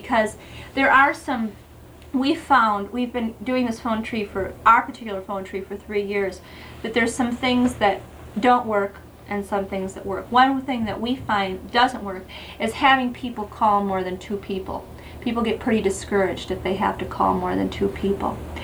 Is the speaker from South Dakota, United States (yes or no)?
yes; Sioux Falls, South Dakota, United States; If I didn't say it, I'm from Sioux Falls, South Dakota.